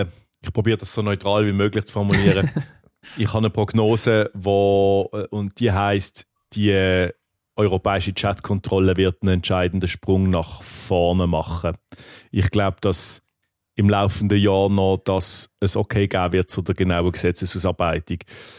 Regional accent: Hungary; das darf ich als Ungar sagen.

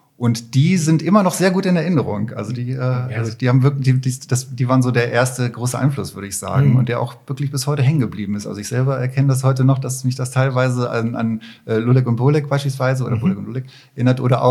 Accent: Poland; born there; ich bin ja in Polen geboren

